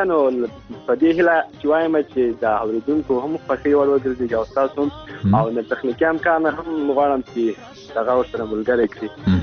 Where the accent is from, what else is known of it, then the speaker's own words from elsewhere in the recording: Ghazni, Afghanistan; مونږ د هلمند نه یو، مونږ د غزنی یو